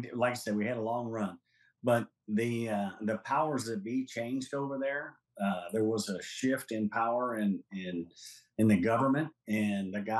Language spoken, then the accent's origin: English; Midwest, United States; I'm a guy from the Midwest with Midwest upbringing